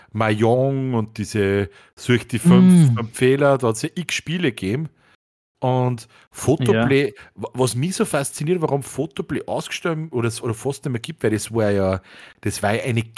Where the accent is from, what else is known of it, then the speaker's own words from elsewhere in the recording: Austria; Bundesland, Österreich. Und ich weiß, in meinem Heimatort, da ist einer gesessen in einem Café